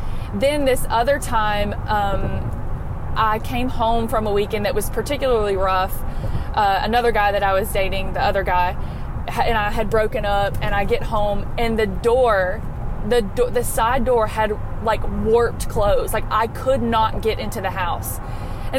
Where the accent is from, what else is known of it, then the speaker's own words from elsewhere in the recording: Louisiana, United States; Marcy, like you, I'm from Louisiana.